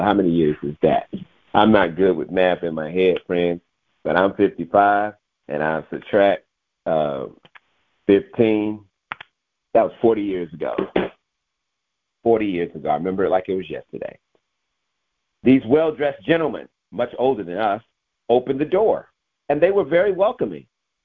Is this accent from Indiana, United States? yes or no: no; St. Louis, Missouri, United States; And so I was about 15 years old in my hometown of St. Louis, Missouri.